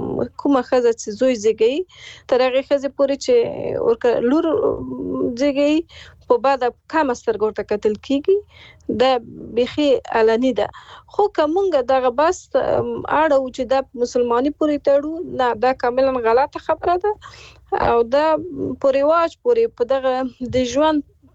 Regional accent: Afghanistan; زه په افغانستان کې پیدا شوی او لویه شوی یم

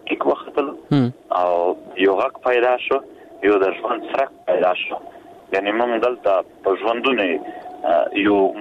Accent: Khyber Pakhtunkhwa, Pakistan; مونږ د پښتونخوا خاورې یو مونږ پښتانه یو

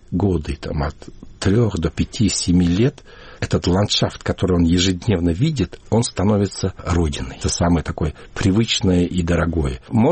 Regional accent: Ulaanbaatar, Mongolia; в детстве, в Улан-Баторе у нас был большой Чайна-таун

